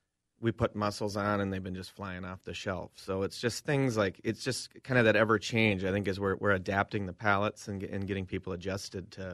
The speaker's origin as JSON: {"language": "English", "town": "Cambridge", "region": "Minnesota", "country": "United States", "tie": "born or raised there", "said": "Obviously, I'm back in my hometown, and I love it. I love the people, but it's a little different culture than cooking in Minneapolis for the last 15 years."}